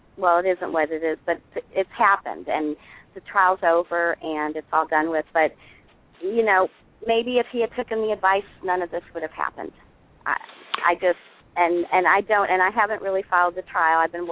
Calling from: Paducah, Kentucky, United States; I'm calling from Paducah, Kentucky.

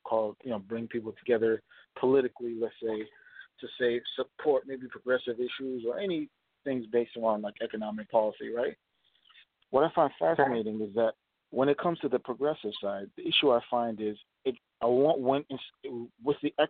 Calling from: Minneapolis, Minnesota, United States; I'm calling from Minneapolis.

